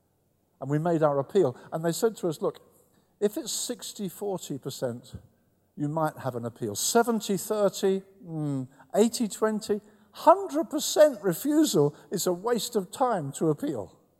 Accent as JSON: {"language": "English", "town": "Brighton", "region": "South East England", "country": "United Kingdom", "tie": "born or raised there", "said": "When we first tried to get a warehouse that we meet in my hometown of Brighton"}